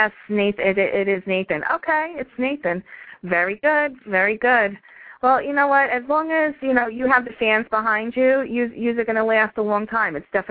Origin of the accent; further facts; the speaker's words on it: Yonkers, New York, United States; now in Buffalo, United States; I didn't think it was that different than growing up in Yonkers.